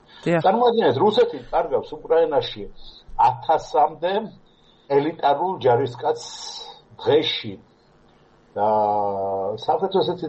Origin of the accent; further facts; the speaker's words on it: Batumi, Adjara, Georgia; also born or lived in Ukraine; დაბადებული ვარ უკრაინაში და